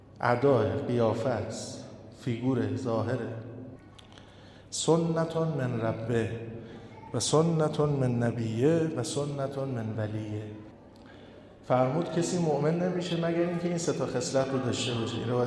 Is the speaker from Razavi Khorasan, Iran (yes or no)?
yes; Mashhad, Razavi Khorasan, Iran; ما تو مملکتی به دنیا اومدیم، از وقتی چشم باز کردیم پرچم اعضای فاطمه زهرا بوده، فاطمیه بوده، اشک بر اهل بیت بوده، تو این شهری زندگی کردیم و بزرگ شدیم، هر وقت خواستیم از این خیابون به اون خیابون بریم چشممون افتاده به گنبد علی ابن موسی رضا